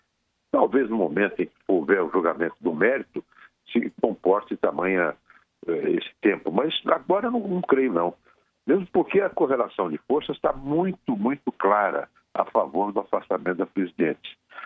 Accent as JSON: {"language": "Portuguese", "town": "São José do Rio Preto", "region": "São Paulo", "country": "Brazil", "tie": "born or raised there", "said": "Aqui em São José do Rio Preto, que é minha terra natal."}